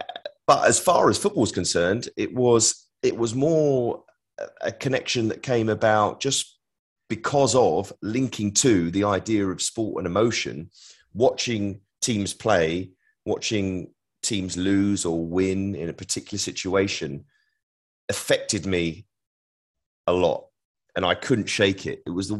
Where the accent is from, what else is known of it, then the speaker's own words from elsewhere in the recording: London, United Kingdom; I am a Londoner, absolutely. I was born in London.